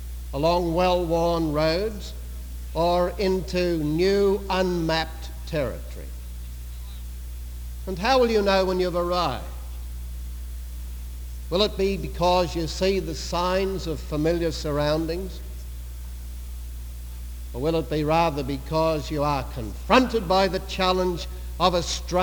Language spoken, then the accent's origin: English; Australia; Being an Australian from far away from this place, I feel like a wandering Aramean in a strange land.